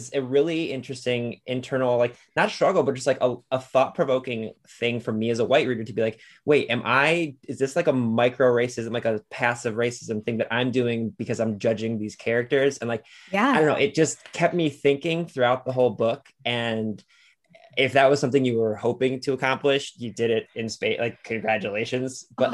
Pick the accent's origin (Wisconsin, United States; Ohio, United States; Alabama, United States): Ohio, United States; Lorain; I grew up in a very diverse city. I grew up in Lorain, Ohio.